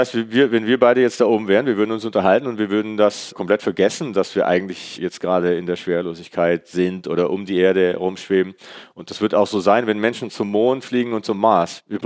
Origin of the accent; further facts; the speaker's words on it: Künzelsau, Baden-Württemberg, Germany; born or raised there